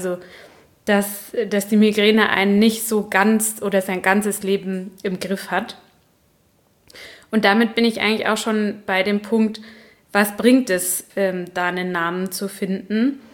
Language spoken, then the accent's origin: German; Baden-Württemberg, Germany; accent: Baden dialect; ich komme aus Baden und da hat man einen ziemlich starken Dialekt, wenn man ihn denn spricht.